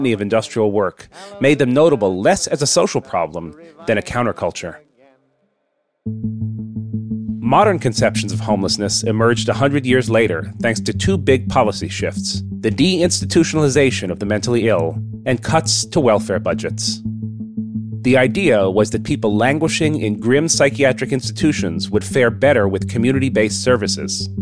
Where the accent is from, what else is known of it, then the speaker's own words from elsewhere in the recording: Washington, District of Columbia, United States; I grew up in Washington, D.C., and I was 15 years old when Mitch Snyder killed himself.